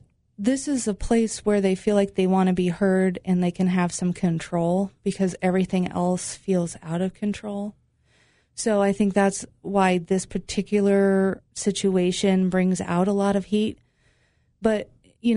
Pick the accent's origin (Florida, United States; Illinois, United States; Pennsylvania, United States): Illinois, United States; Toulon; I grew up in Toulon.